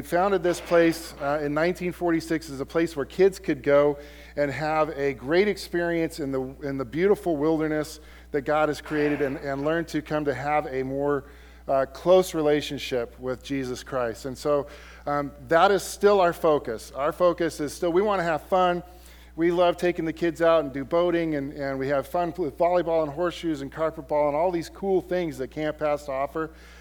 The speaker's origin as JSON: {"language": "English", "region": "California", "country": "United States", "tie": "born or raised there", "said": "Where we come from, Holly and I grew up in Southern California."}